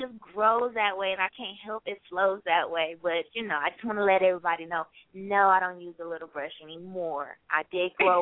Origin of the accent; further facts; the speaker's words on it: Louisiana, United States; You can call me mixed, you can call me any of that, but I was raised in Louisiana.